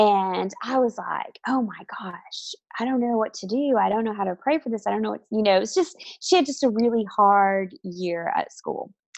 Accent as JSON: {"language": "English", "region": "Oklahoma", "country": "United States", "tie": "born or raised there", "also_born_or_lived": "Missouri / Alabama / Georgia", "said": "But I grew up in the Midwest, actually in Oklahoma. And I went to college in Missouri and then ended up meeting my husband and moving to Alabama."}